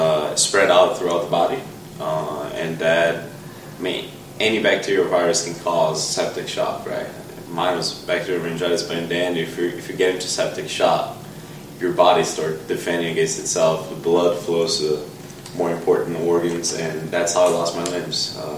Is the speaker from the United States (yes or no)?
no; Brazil; I grew up in Brazil. That's where I was born and raised.